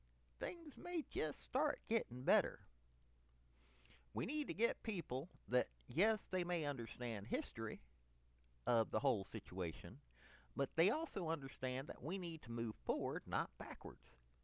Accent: Tennessee, United States; Growing up in East Tennessee, there were families that squabbled with each other.

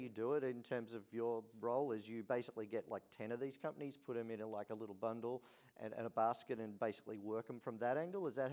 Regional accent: Australia; moved away as an adult; now in United States; I came from Australia and I actually went to the United States.

